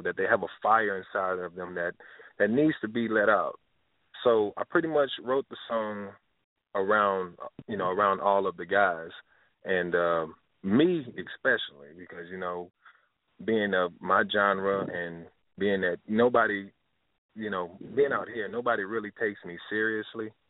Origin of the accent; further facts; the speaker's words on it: Lake Charles, Louisiana, United States; Yes, ma'am. Lake Charles, Louisiana.